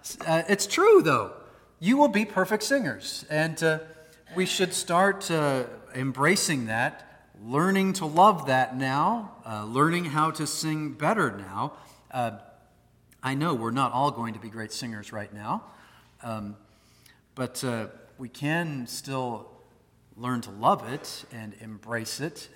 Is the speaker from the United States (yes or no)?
yes; Washington, United States; I'm from Washington State. We're all tree huggers out there.